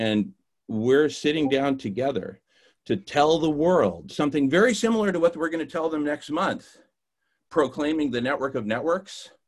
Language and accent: English; California, United States; I'm from the Bay Area.